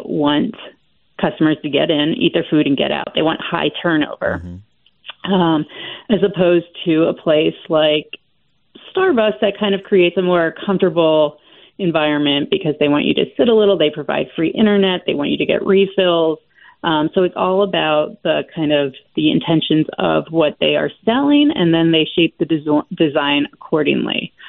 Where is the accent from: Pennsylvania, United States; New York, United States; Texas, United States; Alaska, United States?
Pennsylvania, United States; but I grew up in Pennsylvania, so I'm very familiar with Penn